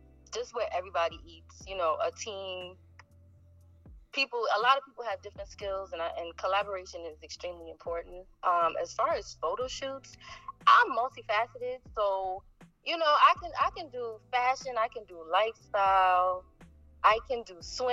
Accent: New York, United States; now in Connecticut, United States; I'm 28. I'm a Sagittarius. I'm from the Bronx, New York. I moved to Connecticut in February of 2018.

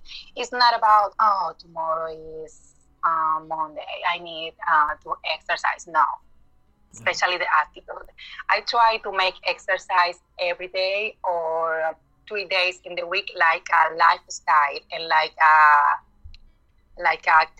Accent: Dominican Republic; But, you know, we are natural positive people, so we are from the Caribbean.

